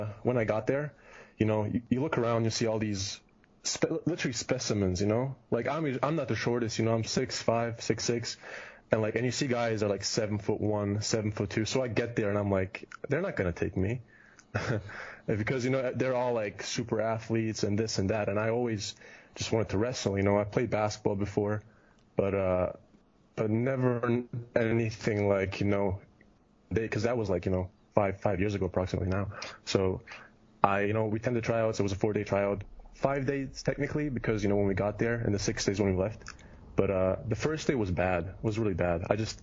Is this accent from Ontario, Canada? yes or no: yes; Kitchener, Ontario, Canada; born there; also born or lived in Germany; I was born in Canada. I was born in Kitchener, which is an hour from Toronto. And so I'm basically Canadian, but lived in Germany for 15 years.